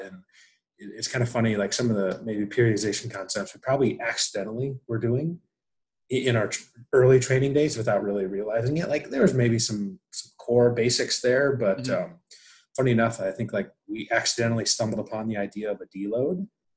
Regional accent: Michigan, United States; So I was born and raised in Michigan, like real small town or whatever.

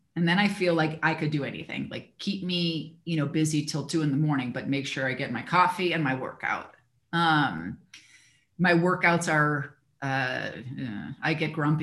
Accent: Midwest, United States; I was raised in the Midwest and I think my family values

